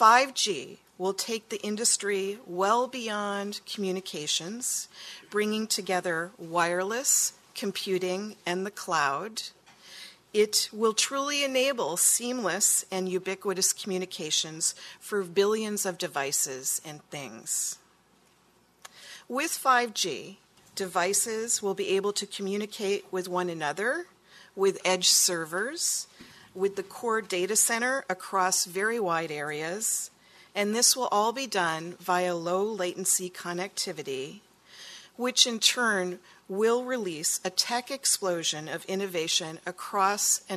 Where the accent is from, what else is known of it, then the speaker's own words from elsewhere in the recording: California, United States; I'm from California, so it's very early morning for me.